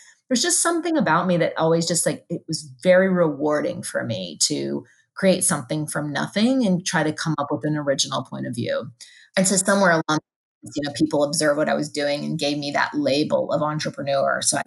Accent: Tennessee, United States; I grew up in Tennessee and she grew up in Texas.

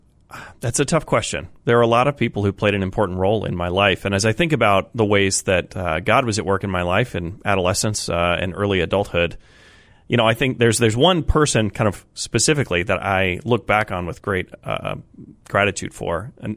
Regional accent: Colorado, United States; moved away; I grew up in Colorado and, got to grow up running around all of the mountains there.

